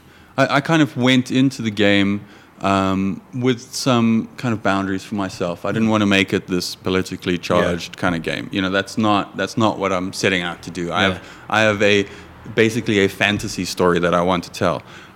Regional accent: South Africa; That's part of being a South African is...

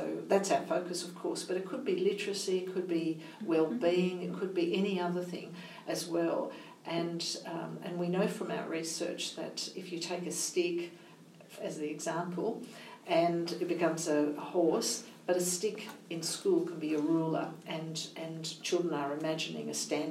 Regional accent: Nepal; So we're from Nepal.

